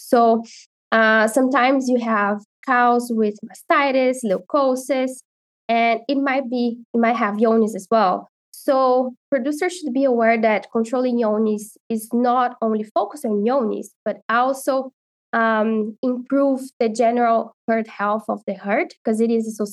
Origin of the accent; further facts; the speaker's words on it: Brazil; now in Calgary, Canada; I am a veterinarian from Brazil. So I finished my vet school in 2019, and I came to Calgary to do an internship with Herman and his students. And then I just ended up staying